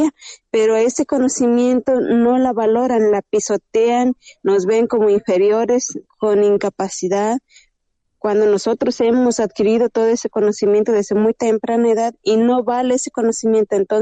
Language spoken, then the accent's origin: Spanish; Xilitla, San Luis Potosí, Mexico; first language Nahuatl; yo soy, sí, de Gilitla, San Luis Potosí. Soy de Elegido el Cristiano, uno de los más grandes territorialmente aquí en Gilitla, en la Huasteca. Y cuenta con 14,000 habitantes, somos hablantes náhuatl.